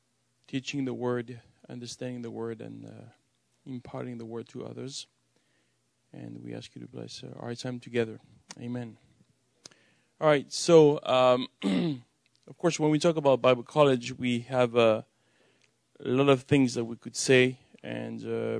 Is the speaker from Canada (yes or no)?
no; France; accent: French; English is a second language; So I'm originally from France, which explains my accent, all right, when I speak English.